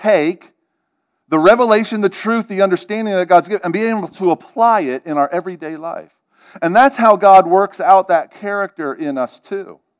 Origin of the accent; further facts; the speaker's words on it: Northeast, United States; I'm not from the South, I'm from the Northeast area, actually.